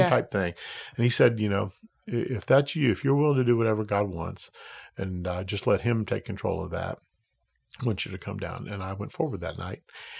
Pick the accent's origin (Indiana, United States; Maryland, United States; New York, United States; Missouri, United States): Maryland, United States; Oh, I grew up in the Washington, D.C. area.